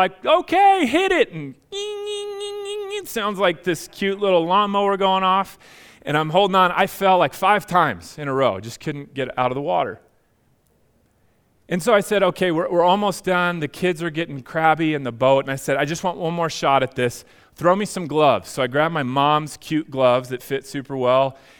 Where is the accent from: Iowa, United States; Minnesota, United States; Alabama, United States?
Minnesota, United States; I'm totally Minnesotan, super proud of that, right?